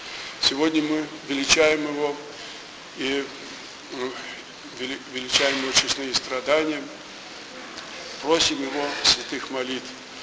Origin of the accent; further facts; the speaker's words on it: Moscow, Russia; мы с вами москвичи